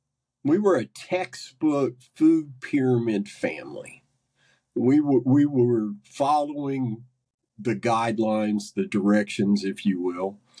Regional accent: Huntington, West Virginia, United States; born there; Well, I was born in Huntington, West Virginia, 63 years ago. I just recently turned 63.

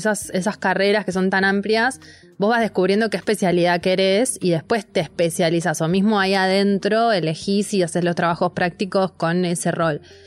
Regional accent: Buenos Aires, Argentina; born there; Yo no soy de allá, nací en Buenos Aires.

